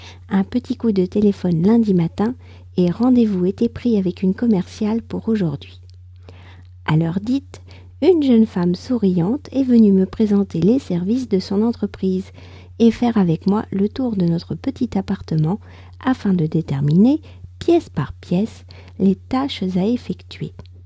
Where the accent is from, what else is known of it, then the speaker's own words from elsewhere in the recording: France; je suis française, j'habite près de Paris